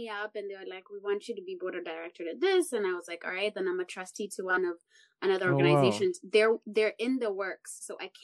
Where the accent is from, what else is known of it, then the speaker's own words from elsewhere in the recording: Kenya; born there; I am a board of trustees to some small organizations back home in Kenya. I was born in Kenya